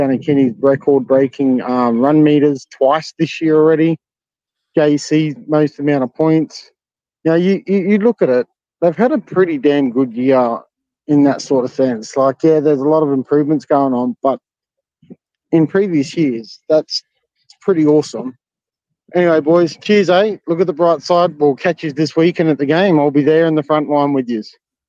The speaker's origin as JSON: {"language": "English", "town": "Townsville", "region": "Queensland", "country": "Australia", "said": "So, yes, Clarkie, I am from Townsville."}